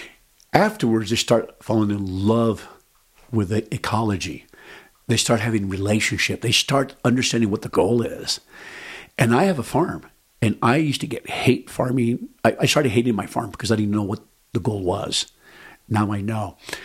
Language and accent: English; New Mexico, United States; I grew up in New Mexico. Our family has been here hundreds and hundreds of years.